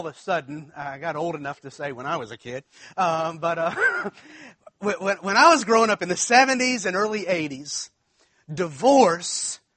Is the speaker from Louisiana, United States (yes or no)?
yes; Baton Rouge, Louisiana, United States; I grew up in Baton Rouge, and at LSU, Louisiana State University, we had a day camp